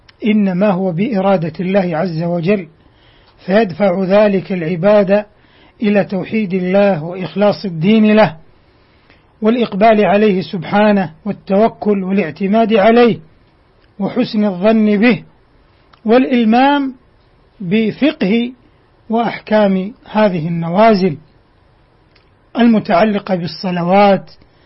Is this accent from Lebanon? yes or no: no; Saudi Arabia; بلادنا المملكة العربية السعودية قامت بجهود عظيمة في التصدي لهذه الجائحة